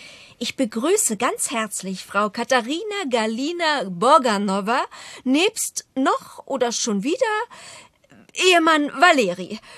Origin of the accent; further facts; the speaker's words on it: Berlin, Germany; Ja, ich bin Berlinerin.